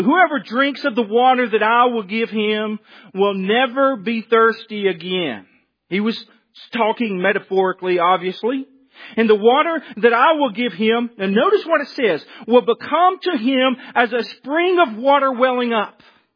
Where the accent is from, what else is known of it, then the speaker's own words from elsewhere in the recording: Alabama, United States; I'm from Alabama.